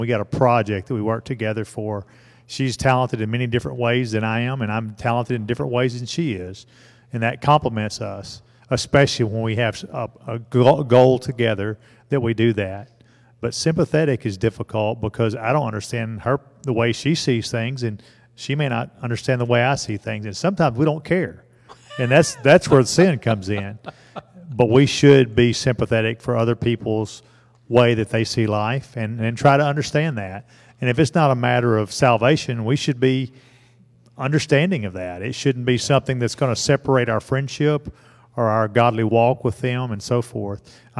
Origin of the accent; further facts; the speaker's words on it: the South, United States; And I grew up in the South, and I'm married to this lady next to me for 37 years, and she grew up a Yankee.